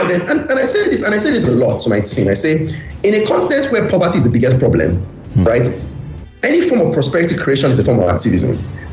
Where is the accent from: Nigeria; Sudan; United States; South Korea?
Nigeria; But this is why I know that I'm a Nigerian